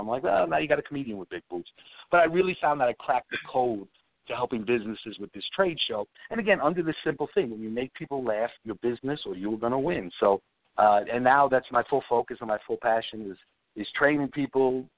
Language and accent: English; New York City, New York, United States; I grew up in New York City, a little chubby kid.